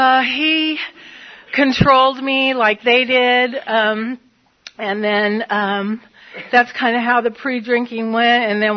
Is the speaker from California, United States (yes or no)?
yes; Reedley, California, United States; We did move back to my hometown, and I lived in a small town, and I worked, and there was this little place on Main Street. It was Reedley, California. There were about 12,000 people there